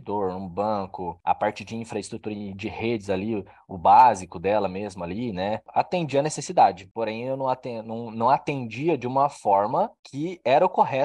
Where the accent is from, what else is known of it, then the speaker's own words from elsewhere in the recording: Maringá, Paraná, Brazil; É, eu sou de Maringá, empresa de São Paulo.